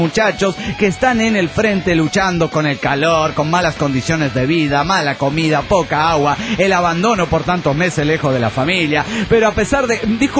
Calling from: Mexico City, Mexico; del DF mexicano.

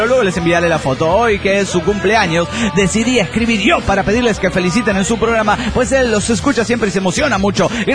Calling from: Guadalajara, Jalisco, Mexico; de Guadalajara, Jalisco, México.

